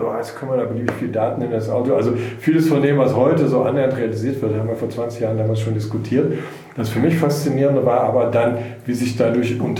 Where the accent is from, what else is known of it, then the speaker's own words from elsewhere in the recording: North Rhine-Westphalia, Germany; weil ich komme ja eigentlich so aus NRW, aus dem Bergischen Land.